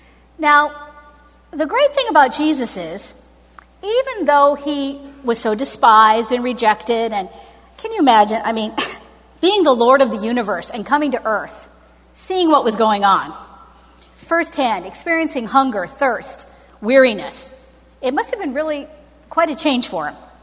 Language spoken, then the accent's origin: English; Detroit, Michigan, United States; I'm from Detroit. I can be as intellectual as possible.